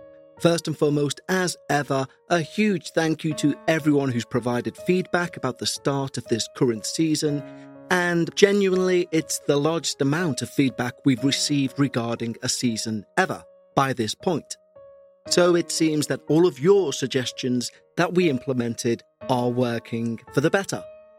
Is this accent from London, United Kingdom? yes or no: yes; London, United Kingdom; I grew up on the Ferrier Estate. If you know South London, you'll know that wasn't a nice area back then.